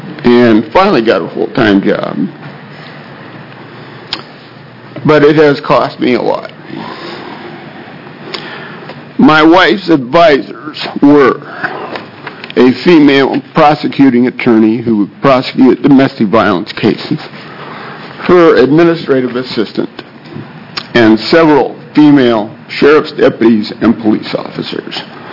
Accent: Portland, United States; I'm from Portland.

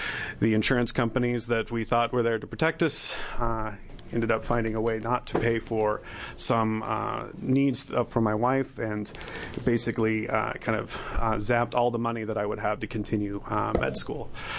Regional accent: Albany, New York, United States; moved away; also born or lived in Eugene, Oregon; I grew up in Albany, and when I left Albany in the early 90s, I was nowhere on the medical school path.

